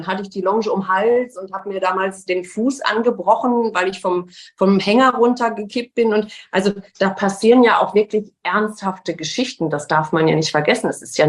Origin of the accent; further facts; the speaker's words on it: North Rhine-Westphalia, Germany; ich komme aus Nordrhein-Westfalen